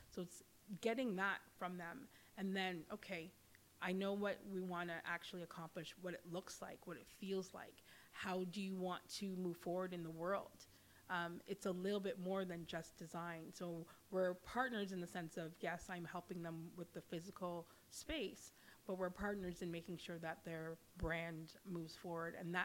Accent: Ontario, Canada; So I was born and raised in Canada, North York General, but my parents are Jamaican on both sides.

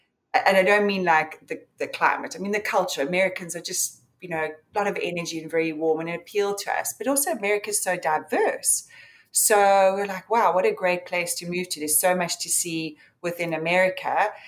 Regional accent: Port Elizabeth, Eastern Cape, South Africa; moved away as an adult; now in United States; born and bred in South Africa, and I moved to the US about 5 years ago. So have spent the majority of my life in South Africa. I was born in a sort of relatively small city called Port Elizabeth. It's on the coast.

